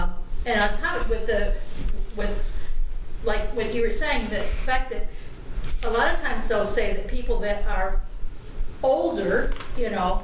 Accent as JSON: {"language": "English", "region": "Minnesota", "country": "United States", "said": "I'm from Minnesota."}